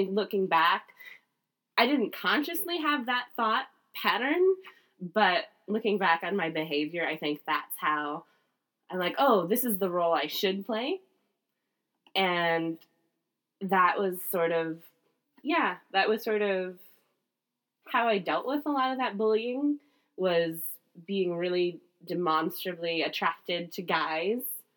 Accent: Midwest, United States; And I think it's hard, again, growing up in the Midwest, that's the narrative that parents want, is that sort of thing.

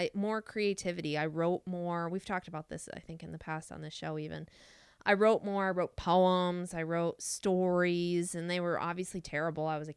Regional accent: Florida, United States; Oh, see, I grew up in South Florida

